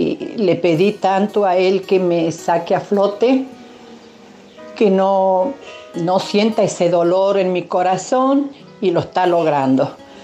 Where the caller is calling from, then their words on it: Tucumán, Argentina; nuevamente de Tucumán.